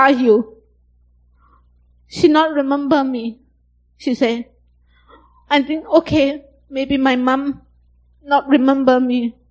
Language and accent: English; Myanmar; English is a second language; Oh, I'm from Myanmar too.